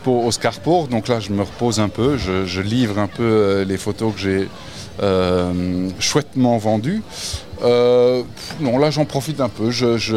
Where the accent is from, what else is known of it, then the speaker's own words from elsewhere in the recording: Belgium; mais voilà, on est belges.